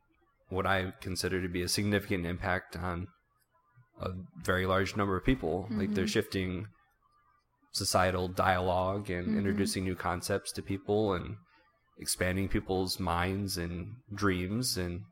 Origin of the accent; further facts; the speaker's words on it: Michigan, United States; accent: Michigan; It's my Michigan accent.